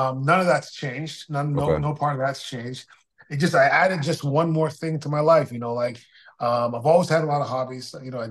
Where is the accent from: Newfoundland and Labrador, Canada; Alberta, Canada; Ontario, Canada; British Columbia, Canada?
Ontario, Canada; Toronto; moved away as an adult; now in United States; I grew up in Canada. I grew up in Toronto. My parents are from the Caribbean, but I grew up in Toronto. I moved to the States to go to dental school at Howard University in 1995.